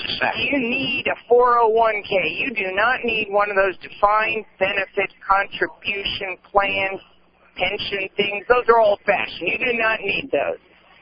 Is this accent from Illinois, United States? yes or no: no; California, United States; all of my life growing up in California, I knew about my government.